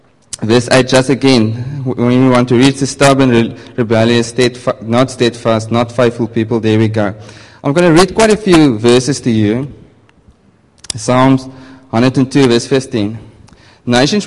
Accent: Northern Cape, South Africa; English is a second language; So I'm from the Northern Cape. The English doesn't go that well.

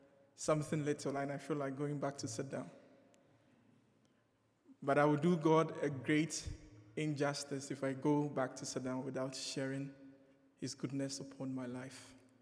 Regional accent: Ghana; I am a very patriotic Ghanaian and an African at large. I believe I could make it in my home country.

